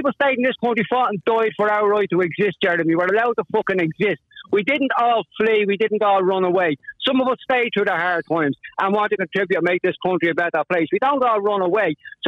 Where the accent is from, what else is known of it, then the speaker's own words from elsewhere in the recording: Dublin, Leinster, Ireland; born there; I was born in the Rotunda.